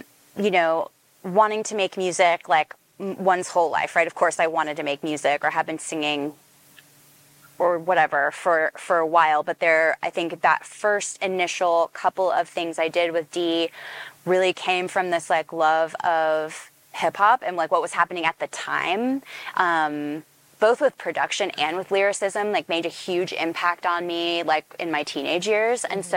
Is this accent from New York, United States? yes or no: no; Austin, Texas, United States; I think there was also like a little bit of like a poppy indie vibe from growing up in Austin.